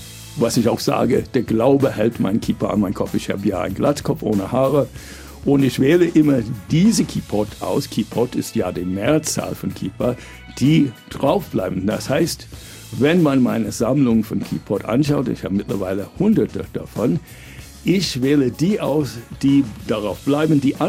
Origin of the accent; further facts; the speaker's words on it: United States; German is a second language; Ich komme ja aus Amerika, wie ja man hört.